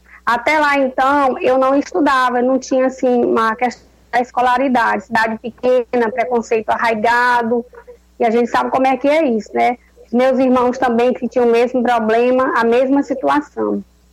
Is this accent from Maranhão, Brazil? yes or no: yes; Maranhão, Brazil; Na verdade, eu sou do interior do Maranhão